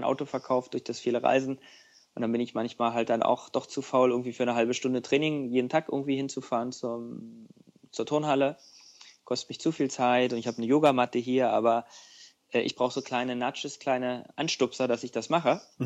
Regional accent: East Germany, Germany; meine erste Fernreise als Ostdeutscher nach Hawaii

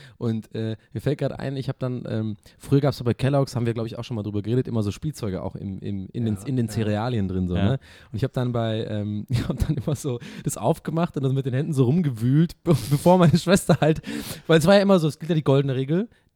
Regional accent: Tübingen, Baden-Württemberg, Germany; weil bei uns in Tübingen damals war halt der Real

